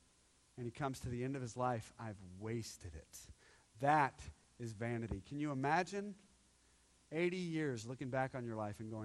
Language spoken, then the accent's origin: English; Baltimore, Maryland, United States; Now, I know if I asked that in my hometown of Baltimore, there would be somebody that would go, I think people are good!